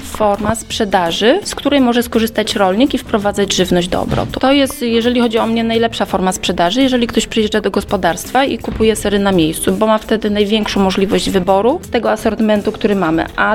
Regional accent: Zębowice, Opole Voivodeship, Poland; jestem z Zębowic.

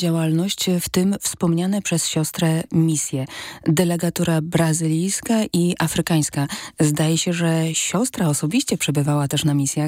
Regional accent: Tarnów, Lesser Poland, Poland; a ja pochodzę z Tarnowa, więc to trochę mała prywata

